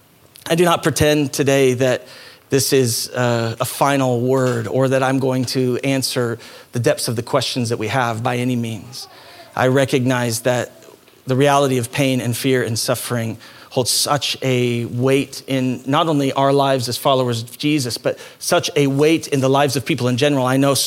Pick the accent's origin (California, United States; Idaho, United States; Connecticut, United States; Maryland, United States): Idaho, United States; And growing up in Idaho, has always these unique realities in our life.